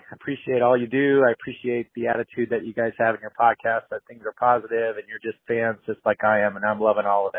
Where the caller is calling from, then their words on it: Indiana, United States; I'm calling from Indiana.